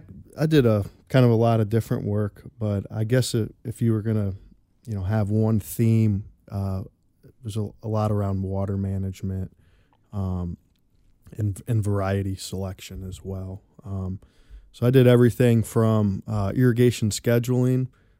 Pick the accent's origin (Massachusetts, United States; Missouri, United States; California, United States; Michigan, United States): Missouri, United States; now in Mississippi, United States; I grew up in Missouri and went to school at University of Missouri. So you're probably maybe wondering how I got into peanuts being from Missouri.